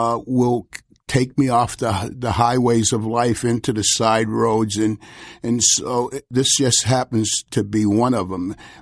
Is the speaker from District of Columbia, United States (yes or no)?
yes; Washington, District of Columbia, United States; born or raised there